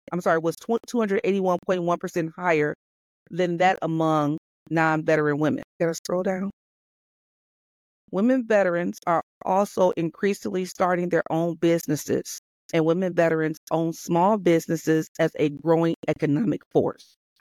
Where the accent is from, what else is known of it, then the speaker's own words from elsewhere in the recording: Detroit, Michigan, United States; I'm going to just say I am from Detroit.